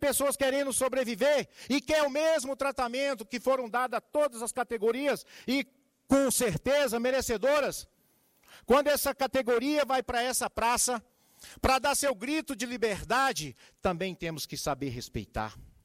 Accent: Planaltina, Federal District, Brazil; Eu fui nascido e criado em Planaltina

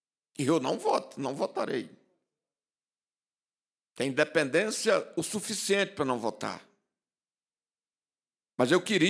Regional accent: Maranhão, Brazil; ou meu Maranhão, que sou maranhense

